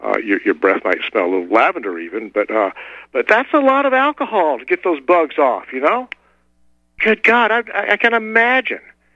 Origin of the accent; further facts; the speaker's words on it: Atlanta, Georgia, United States; You know, when I was growing up in Atlanta, we called it the Communicable Disease Center.